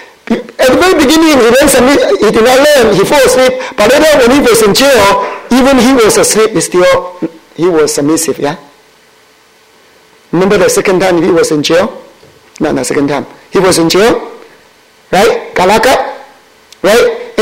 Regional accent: Singapore; I was from Singapore, so I can tell.

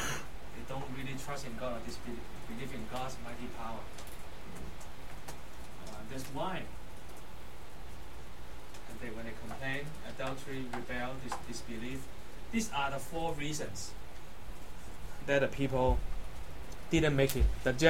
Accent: Hong Kong; English is a second language; I grew up in Hong Kong, TJC.

